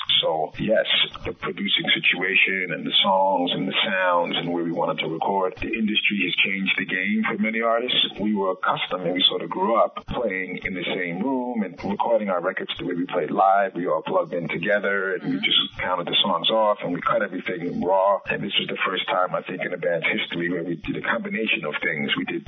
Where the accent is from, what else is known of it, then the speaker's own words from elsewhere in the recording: New York City, New York, United States; I'm born and raised in the Bronx, as you know, and that's the home of hip-hop.